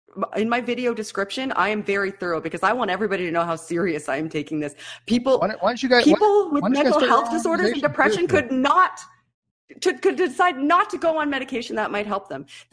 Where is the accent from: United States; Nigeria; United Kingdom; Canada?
Canada; but I am Canadian. Your congressman's not going to listen to me.